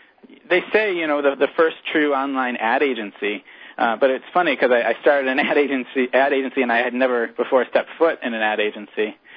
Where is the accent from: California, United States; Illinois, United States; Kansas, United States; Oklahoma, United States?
Illinois, United States; I grew up in Illinois and went to the University of Iowa